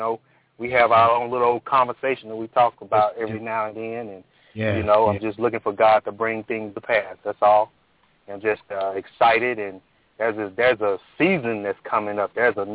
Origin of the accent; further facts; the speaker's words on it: Fort Worth, Texas, United States; I am from Fort Worth, Texas.